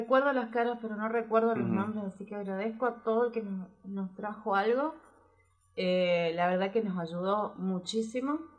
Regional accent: Chaco, Argentina; los estudios incompletos de terciario los tengo en San Fernando Rey de Resistencia. Yo en realidad soy chaqueña.

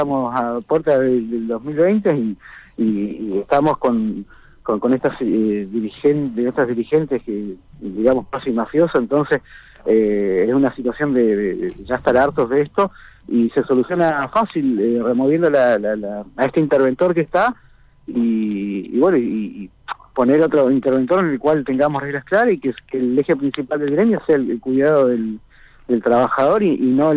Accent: Neuquén, Argentina; somos neuquinos

